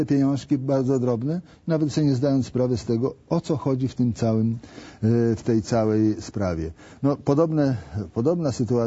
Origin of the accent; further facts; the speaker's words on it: Warsaw, Masovian Voivodeship, Poland; Ja jestem no warszawiakiem, wcielonym troszeczkę, mieszkałem pod Warszawą, tam się moi rodzice urodzili, a teraz Stara Miłosna jest w Warszawie.